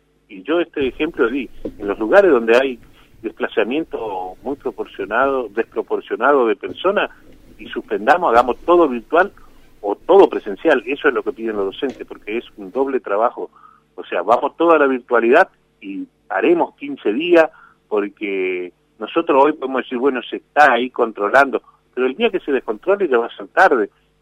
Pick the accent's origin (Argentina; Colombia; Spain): Argentina; Chaco; Ustedes saben cómo somos los chaqueños.